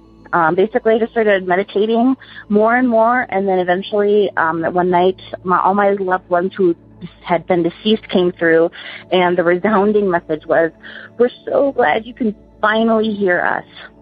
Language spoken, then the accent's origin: English; Sioux Falls, South Dakota, United States; I am from Sioux Falls, South Dakota.